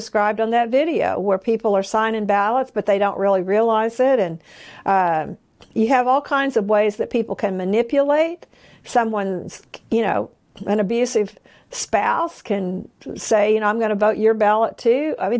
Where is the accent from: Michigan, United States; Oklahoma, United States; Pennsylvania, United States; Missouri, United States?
Oklahoma, United States; Oklahoma City; Well, I'm from Oklahoma City, and I've always kind of identified with Fort Worth.